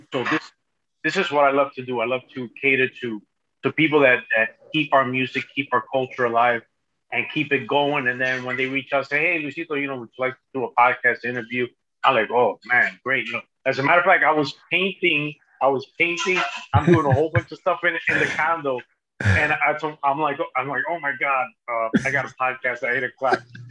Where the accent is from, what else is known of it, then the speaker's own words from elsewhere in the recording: Hoboken, New Jersey, United States; Well, you know, I was born and raised in Jersey. Born in Jersey City, raised in Hoboken.